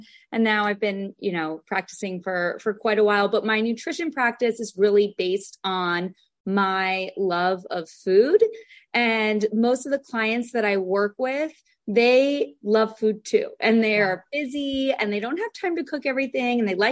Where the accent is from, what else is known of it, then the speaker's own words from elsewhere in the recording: California, United States; So I grew up in California. My grandmother was a nutritionist.